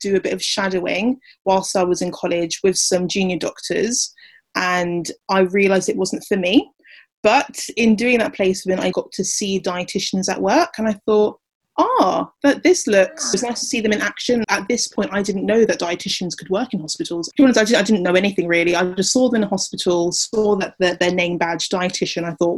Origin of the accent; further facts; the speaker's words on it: London, United Kingdom; I live in London. I'm from London. And I wanted to stay as close to London as possible, but also wanted to move out to have the full uni experience.